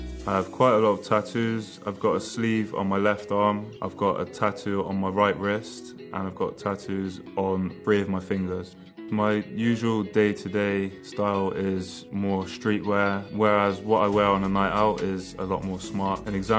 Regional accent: Bristol, South West England, United Kingdom; I'm 25 and I'm from Bristol. I am Jamaican and English and my skin complexion is brown.

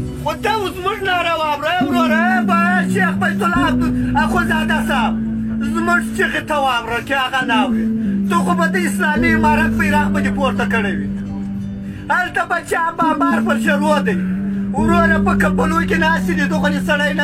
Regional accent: Badghis, Afghanistan; now in Herat, Afghanistan; موږ د خپله د بادغیس ولایت یم وروره په یرات کې مو ماجر پراته یو

